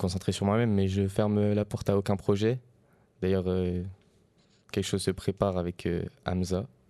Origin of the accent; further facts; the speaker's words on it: Kinshasa, DR Congo; born there; moved away; also born or lived in Belgium; Je suis né à Kinshasa, donc au Congo. J'ai dû fuir du Congo pour aller en Belgique parce qu'il y avait la guerre.